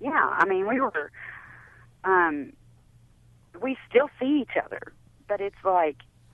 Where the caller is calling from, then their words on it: Kentucky, United States; I'm not calling from Florida. I'm calling from Kentucky.